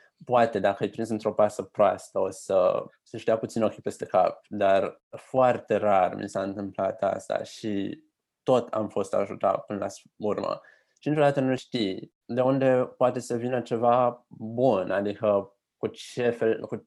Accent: Bucharest, Romania; Pentru că m-am născut în București, am urmat toate studiile în București.

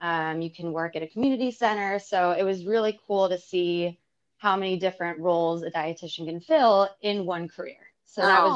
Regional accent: Brooklyn, New York, United States; So I grew up in Brooklyn. And, you know, I think growing up in the city really exposed me at a very young age to different cuisines.

